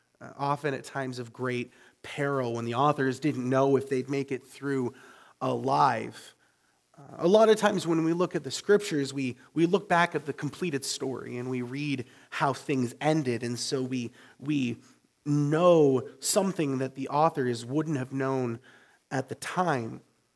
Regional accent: Canada; And I'm from Canada

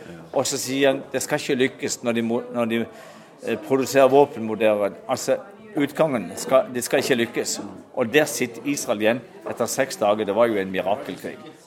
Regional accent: Mandal, Agder, Norway; og der var der en båtbygger hjemme i Mandal som ba for Guds eiendomsfolk. Og det gikk inn i mitt hjerte, og da var jeg bare ca. 6 år.

